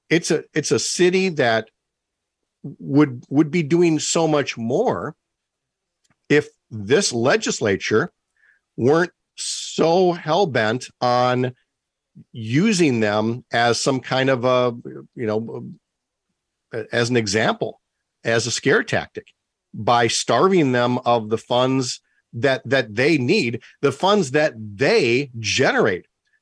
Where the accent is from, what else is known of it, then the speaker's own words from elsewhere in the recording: Twin Cities, Minnesota, United States; I knew that growing up in the Twin Cities, and you know, versus the rest of Minnesota.